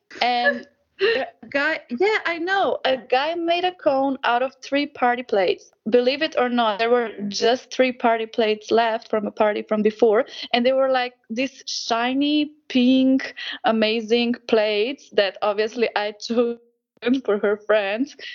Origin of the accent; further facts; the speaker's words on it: Ljubljana, Slovenia; English is a second language; So yeah, I was born and bred in Ljubljana.